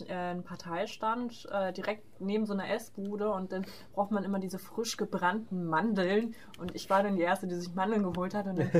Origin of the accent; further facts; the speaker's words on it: Lower Saxony, Germany; Aber wir haben ja auch sehr esoterisch geprägte Regionen in Niedersachsen. Also in der Region, wo ich aufgewachsen bin, auf jeden Fall.